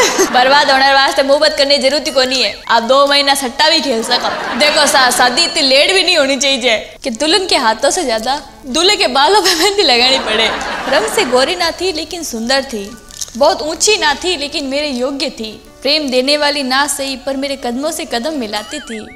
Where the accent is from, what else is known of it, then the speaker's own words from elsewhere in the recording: Rajasthan, India; मैं मारवाड़ी लोग खाना खाने को पहले हाथ धोना जरूरी नहीं समझा